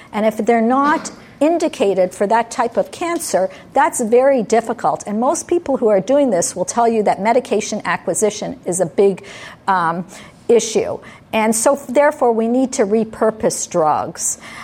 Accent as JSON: {"language": "English", "country": "Canada", "said": "San Diego is a really gorgeous city, but I'm from Canada, and it's very pretty and as well."}